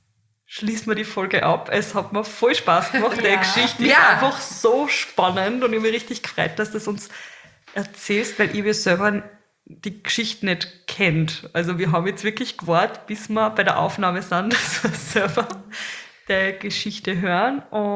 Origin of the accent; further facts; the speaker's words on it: Carinthia, Austria; also ich bin in Kärnten aufgewachsen und meine Eltern waren Gastarbeiter, sind aus Kroatien gekommen.